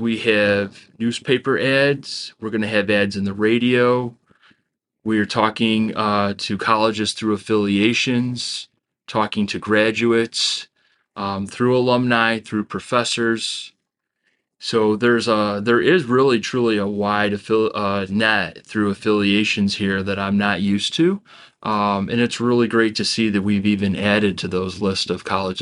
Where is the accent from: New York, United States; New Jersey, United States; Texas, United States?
New York, United States; Marilla; And so I come from Marilla, New York, which is a little past East Aurora. So it's about an hour, 20-minute drive.